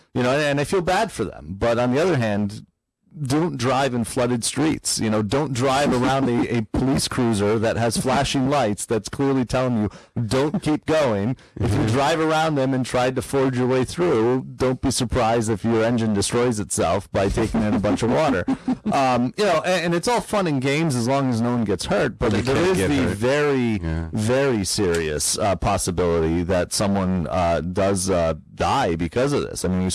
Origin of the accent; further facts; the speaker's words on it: Hamden, Connecticut, United States; Yeah, well, Hampden's my hometown where I grew up, I was a proud green dragon of Hampden High, so.